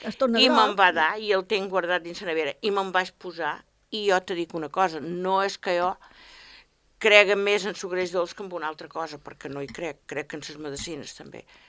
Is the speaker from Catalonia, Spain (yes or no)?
no; La Mola, Balearic Islands, Spain; som de la Mola, nascuda a la Mola, i na Pilar també. I mos coneixíem de petites...